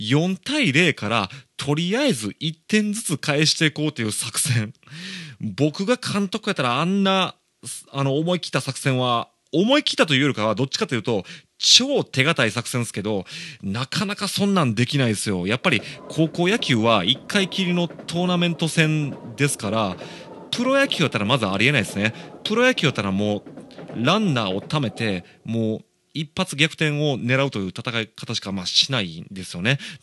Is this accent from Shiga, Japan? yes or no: yes; Shiga, Japan; also born or lived in Osaka; now in Kobe, Japan; 大阪生まれ滋賀育ち神戸在住のミュージシャンでございまして、僕は子供時代をあの滋賀県で過ごしてるんで、